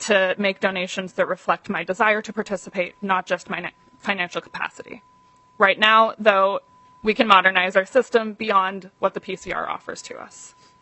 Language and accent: English; Seattle, Washington, United States; now in Minnesota, United States; Growing up in Seattle, I made my first campaign contribution because of a public financing system.